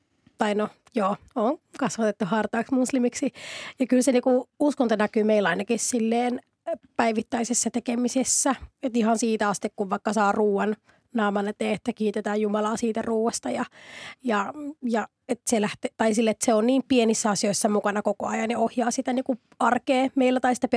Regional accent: Somalia; first language Somali; Finnish is a second language; now in Finland; mun äidinkieli on somalian kieli, mutta sitten taas mä puhun täydellistä suomen kieltä

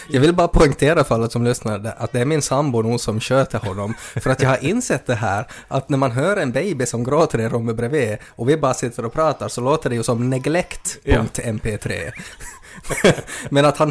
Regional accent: Ostrobothnia, Finland; eftersom vi var från Österbotten och kunde också prata inte dialekt

